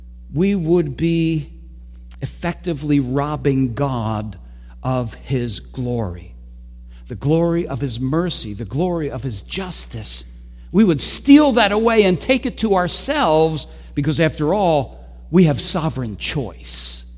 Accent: United States; Well, I'm an American.

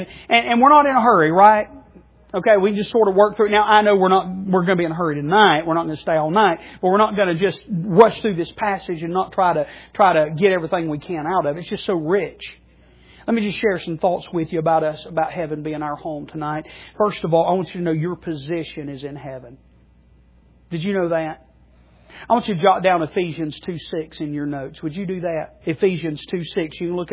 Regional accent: United States; Now, I'm a citizen of America. I'm an American-born citizen. I'm thankful for that.

